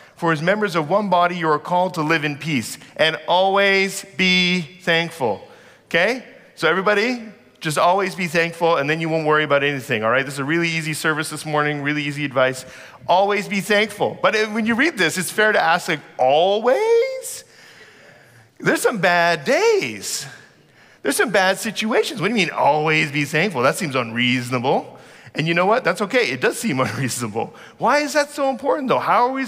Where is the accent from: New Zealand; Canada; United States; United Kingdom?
Canada; I'm a Canadian, you know, being impolite is like a cardinal sin for us, right?